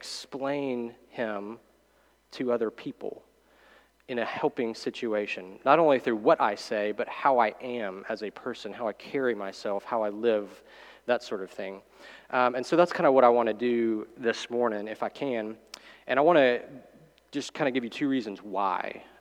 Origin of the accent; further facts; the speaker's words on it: Jackson, Mississippi, United States; So I'm a Mississippi boy. I grew up in Jackson.